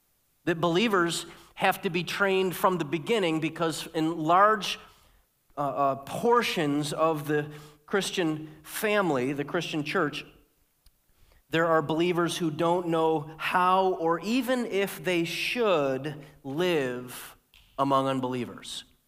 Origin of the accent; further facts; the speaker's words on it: Liverpool, New York, United States; I grew up in the Liverpool School District, went to a big public high school. I grew up in a trailer park called Casual Estates